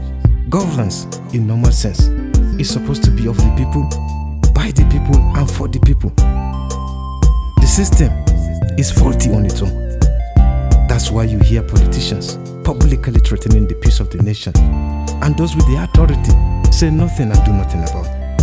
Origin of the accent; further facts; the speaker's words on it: Nigeria; As a Nigerian in Nigeria, politicians have caused more harm than solutions.